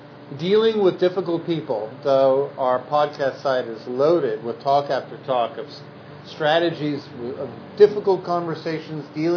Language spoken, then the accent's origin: English; New York, United States; And so, as a New Yorker, that's an invitation to dance, basically.